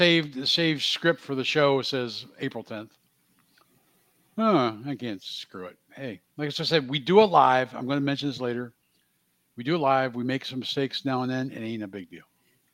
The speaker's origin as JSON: {"language": "English", "region": "Pennsylvania", "country": "United States", "said": "I'm from Pennsylvania, in case you didn't know, people."}